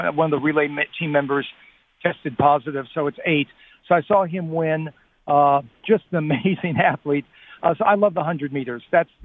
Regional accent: Los Angeles, California, United States; It was also in my hometown.

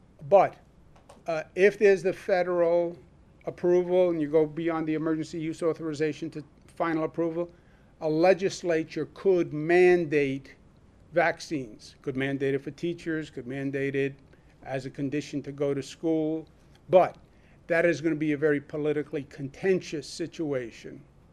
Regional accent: Queens, New York, United States; accent: Queens; as a New Yorker, not as a governor, as a Queens boy with a Queens accent and proud of it?

